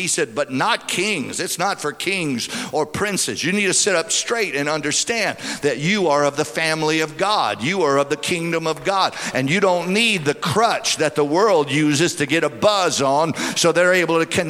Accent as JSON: {"language": "English", "region": "Louisiana", "country": "United States", "said": "Hey, I'm from South Louisiana."}